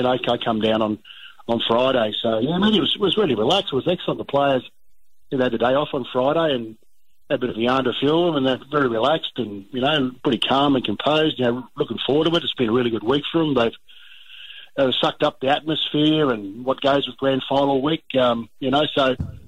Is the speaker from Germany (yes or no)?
no; Queensland, Australia; being a Queenslander, coming down to New South Wales and, you know, playing the New South Wales competition